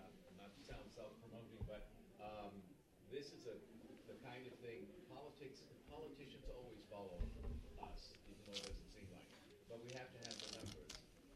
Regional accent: New York, United States; I'm from New York

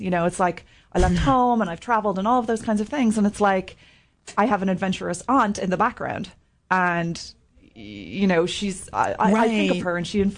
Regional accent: Ireland; moved away as an adult; then I came here and I attended grad school, and I, you know, but now I, like, live here, mm-hmm, and I'm an Irish person.

